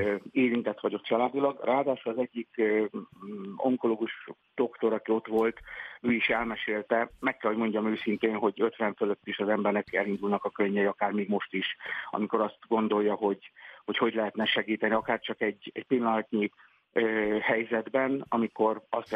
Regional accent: Hungary; Magyarok vagyunk

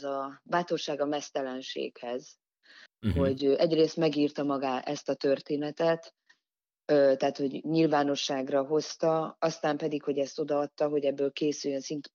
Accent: Budapest, Hungary; mondjuk én, mint budapesti lakótelepi lány

